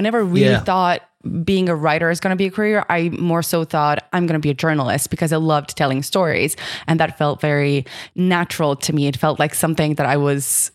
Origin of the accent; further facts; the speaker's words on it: Croatia; English is a second language; moved away as an adult; now in Dublin, Ireland; we're originally from Croatia. We moved for what was supposed to be 6 months.